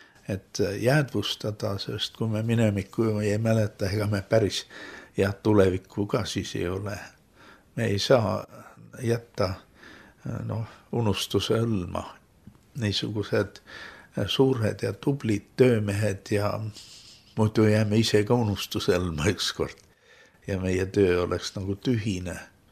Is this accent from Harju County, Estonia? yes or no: no; Tõrva, Valga County, Estonia; born there; Ma olen sündinud Tõrvas.